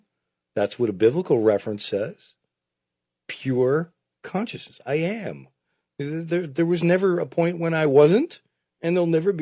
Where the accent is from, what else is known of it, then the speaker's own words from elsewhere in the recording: Connecticut, United States; I grew up in Connecticut in a place where there was a lot of tobacco barns